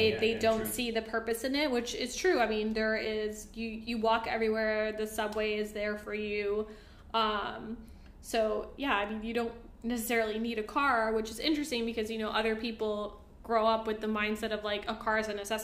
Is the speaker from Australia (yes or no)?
no; Puerto Rico; when I think of growing up in Puerto Rico